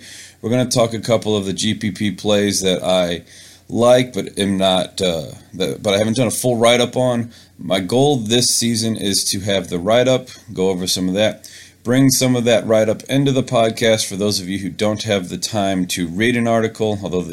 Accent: St. Louis, Missouri, United States; I am from St. Louis, so I have a hard time not saying St. Louis Rams.

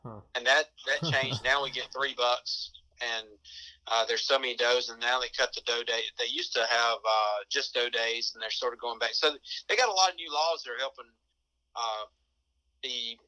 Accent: Alabama, United States; I'm an Alabamian. I'm still in Alabama. But I was from South Alabama. Now I'm in about mid Alabama or North Alabama

